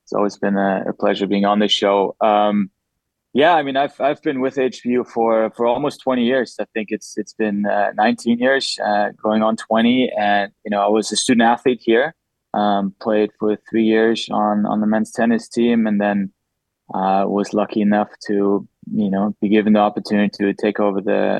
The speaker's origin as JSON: {"language": "English", "country": "Germany", "said": "I'm originally from Germany, you know, in a small little village. I grew up"}